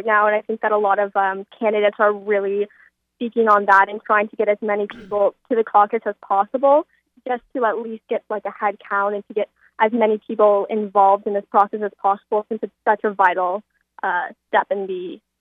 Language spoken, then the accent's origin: English; Los Angeles, California, United States; So I'm from Los Angeles, California. I'm a sophomore at an all-girls high school.